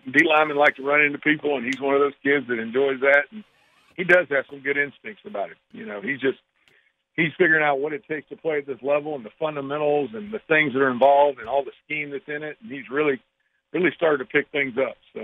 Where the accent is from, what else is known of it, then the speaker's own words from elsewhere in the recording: Georgia, United States; now in Florida; Got to spend a little bit of time in my home state of Georgia, and that was fun to see old faces